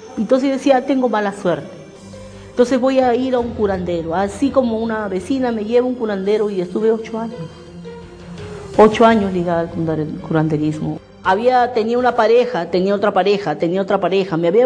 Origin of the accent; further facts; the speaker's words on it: Lima, Peru; Mayormente casi toda mi niñez viví en el Mercado 3 de Febrero, que es en La Victoria, en La Parada.